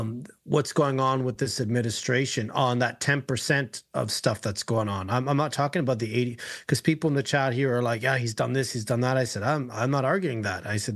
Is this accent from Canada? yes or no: yes; Canada; being Canadian